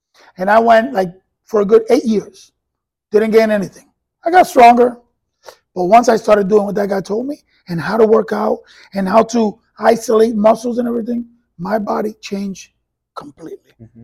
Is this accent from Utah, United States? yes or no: no; New York City, New York, United States; now in Orlando, United States; I'm a New Yorker at heart, so.